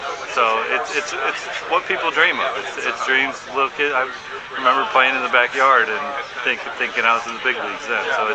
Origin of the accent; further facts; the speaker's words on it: Illinois, United States; I'm from Southern Illinois. Just enjoying my time here.